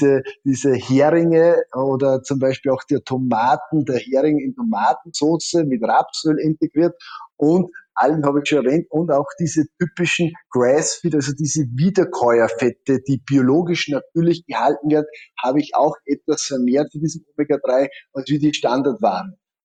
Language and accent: German; Austria